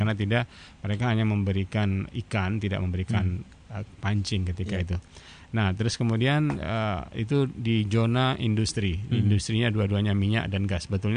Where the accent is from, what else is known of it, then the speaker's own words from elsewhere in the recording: Aceh, Indonesia; untuk menyadarkan kita sebagai orang Aceh, ya, pemerintah harus juga sadar, orang Aceh sebagai rakyat juga harus sadar